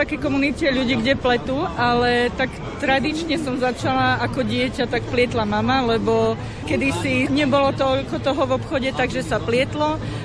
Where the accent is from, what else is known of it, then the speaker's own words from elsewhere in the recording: Svidník, Prešov Region, Slovakia; now in Liptov, Slovakia; Ja som rodená východniarka, pochádzam zo Svidníka, ale manžela mám Liptáka, takže nás to počase vrátilo na Liptov.